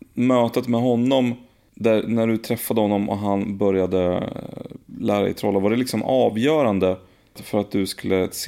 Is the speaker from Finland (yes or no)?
no; Molve, Koprivnica-Križevci County, Croatia; now in Sweden; Det tror jag var när jag var på bybiografen i min hemby Molve i Kroatien.